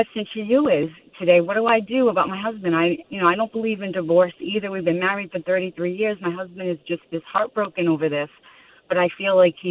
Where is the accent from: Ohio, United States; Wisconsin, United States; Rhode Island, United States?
Rhode Island, United States; from Rhode Island, and in my state, gambling is legal.